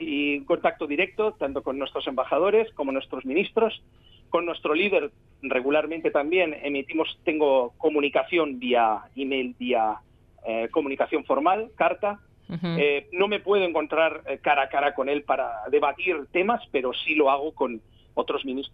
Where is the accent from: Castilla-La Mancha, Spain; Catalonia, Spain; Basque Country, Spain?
Catalonia, Spain; Tarragona; yo nací en España, mi familia está en España, me he criado y he estudiado aquí en España, en Tarragona en concreto, soy también catalán, y en esa posición, yo en los años 90, nací en el 74